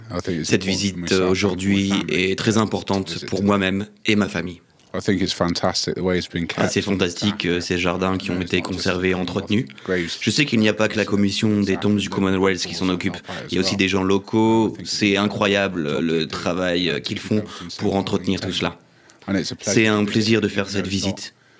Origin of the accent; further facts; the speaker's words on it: Bristol, South West England, United Kingdom; French is a second language; je viens d'Angleterre, de Bristol. C'est la première fois que je viens ici.